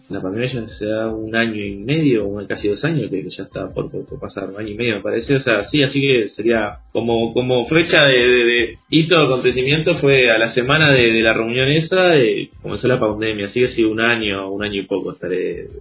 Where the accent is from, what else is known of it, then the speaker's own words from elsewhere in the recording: Maldonado, Uruguay; born there; now in Montevideo, Uruguay; yo tengo 28 años, soy nacido de Maldonado, pero estoy viviendo acá en Montevideo hace aproximadamente 7, casi 8 años.